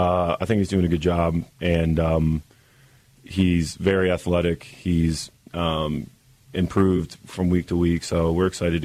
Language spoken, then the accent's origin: English; West Chester, Pennsylvania, United States; It's outside Philadelphia.